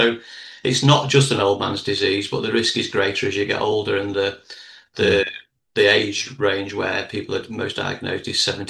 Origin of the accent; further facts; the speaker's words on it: Altrincham, North West England, United Kingdom; the community in Cheshire where I live. And it was mainly around my work in my hometown of Altrincham